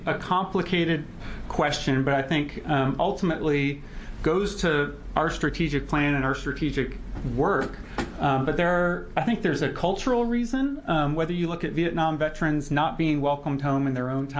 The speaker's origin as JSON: {"language": "English", "region": "Massachusetts", "country": "United States", "tie": "born or raised there", "said": "The rural nature, when you look at where I grew up in Massachusetts, you know, there's 4 VA hospitals across 4 hours."}